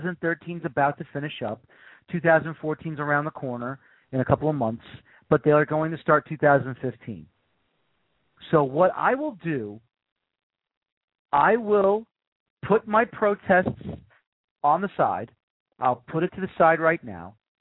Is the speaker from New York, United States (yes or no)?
yes; New York City, New York, United States; I'm born in the Bronx. I'm from the Bronx. I was born on the corner of East 202nd Street and the Grand Concourse. I had to take the subway when I was a kid down to Yankee Stadium